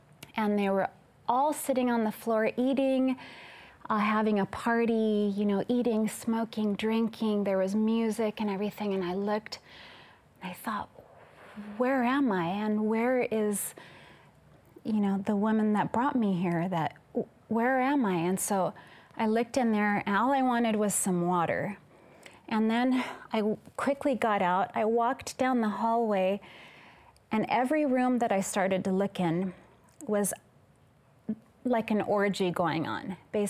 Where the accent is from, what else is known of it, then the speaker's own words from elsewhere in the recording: Costa Rica; now in United States; I'm originally from Costa Rica. I was raised in Costa Rica and I had moved to the United States.